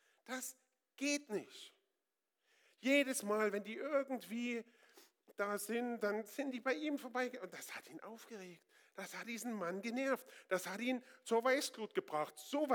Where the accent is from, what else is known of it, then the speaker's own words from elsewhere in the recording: Northern Germany, Germany; Ich bin Norddeutscher.